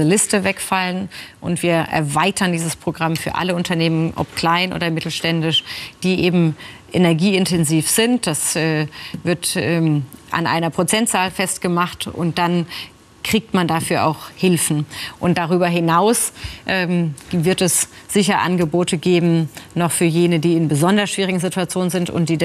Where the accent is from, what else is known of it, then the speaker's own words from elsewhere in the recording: Germany; solange wir als Europäer, als Deutsche, dass wir gemeinsam stehen